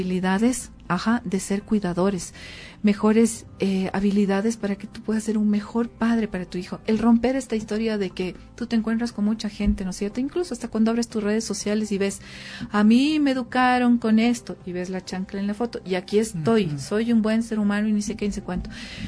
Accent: Ecuador; Queremos construir un nuevo país con una nueva conceptualización de la identidad como ecuatorianos

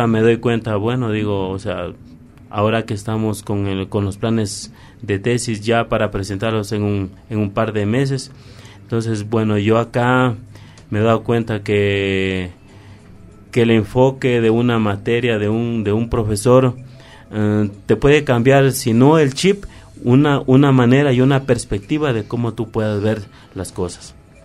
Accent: Loja, Ecuador; yo vengo de la provincia de Loja. Soy egresado de Ingeniería en Administración de Empresas de la Universidad Técnica Particular de Loja.

